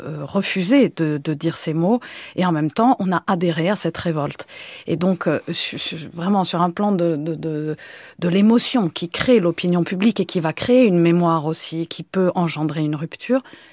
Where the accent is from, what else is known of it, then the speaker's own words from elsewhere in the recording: Italy; Oui, moi je suis italienne